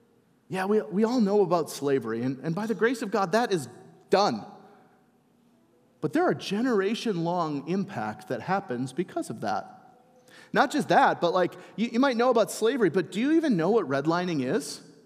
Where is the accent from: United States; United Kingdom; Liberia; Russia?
United States; my identity is first as a Christian, one in Christ, way before I'm an American.